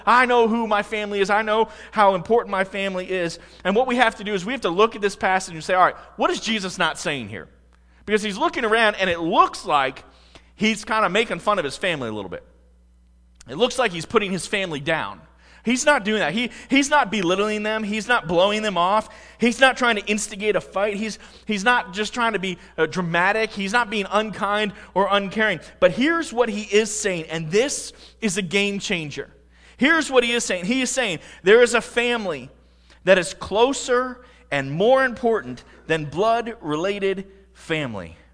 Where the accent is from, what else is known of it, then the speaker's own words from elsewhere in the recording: Pennsylvania, United States; All right, I grew up in Pennsylvania. My dad was born and raised in South Philly. So we are Philadelphia sports nuts.